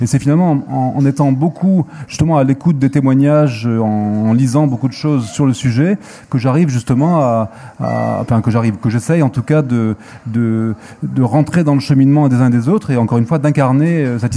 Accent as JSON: {"language": "French", "country": "Algeria", "tie": "born or raised there", "said": "Je suis natif d'Algérie, je suis le produit de cette histoire-là"}